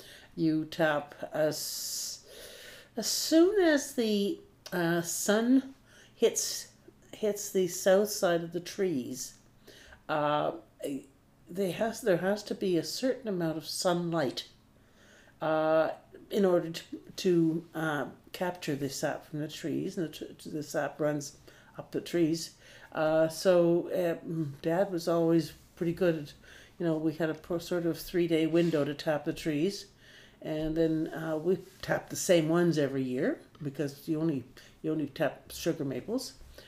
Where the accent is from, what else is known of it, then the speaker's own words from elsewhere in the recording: Quebec City, Quebec, Canada; born there; I am 70 years old.